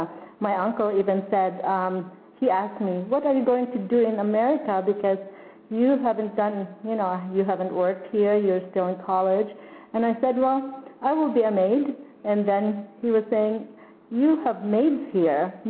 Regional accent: Philippines; English is a second language; now in United States; well, I came to the United States because of some I was born in the Philippines with a American citizenship and but outside the United States, of course, and then I have to come here between the ages of certain age and live here for 5 consecutive years.

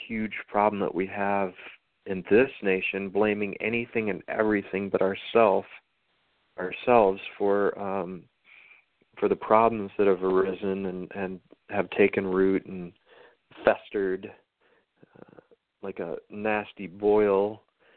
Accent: South Dakota, United States; I'm from South Dakota originally, hence

